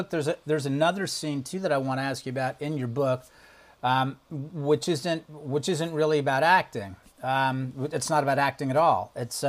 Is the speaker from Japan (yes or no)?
no; New York, United States; I was raised in New York, so I know a lot of those areas, and I know a lot of people